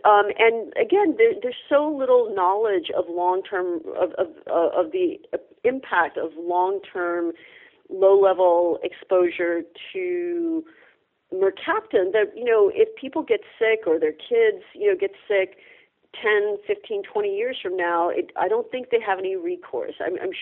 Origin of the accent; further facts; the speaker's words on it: Louisiana, United States; I say that as a Southerner, somebody who grew up in Cancer Alley in Louisiana.